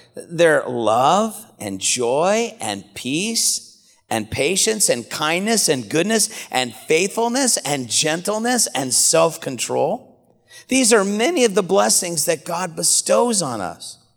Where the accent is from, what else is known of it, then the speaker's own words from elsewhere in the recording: Houston, Texas, United States; Of course, I'm from Houston, Texas, and my wife and I couldn't get a direct flight